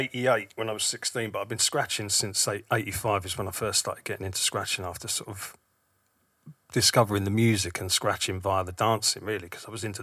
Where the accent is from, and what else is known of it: England, United Kingdom; born or raised there; also born or lived in Kent / London